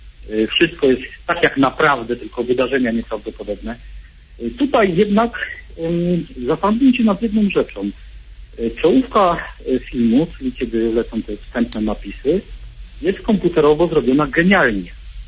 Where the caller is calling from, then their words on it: Kraków, Lesser Poland, Poland; Szczęść Boże